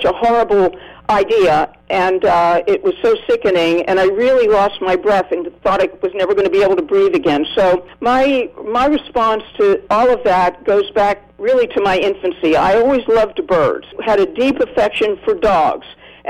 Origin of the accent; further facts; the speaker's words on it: Altoona, Pennsylvania, United States; I grew up in Altoona, Pennsylvania. When I grew up, Altoona was still a railroad town.